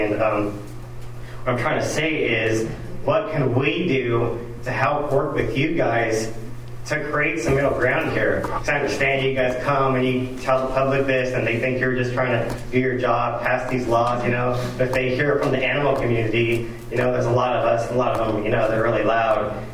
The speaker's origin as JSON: {"language": "English", "town": "Bakersfield", "region": "California", "country": "United States", "tie": "born or raised there", "said": "Actually, born and raised in Bakersfield, grew up my whole life."}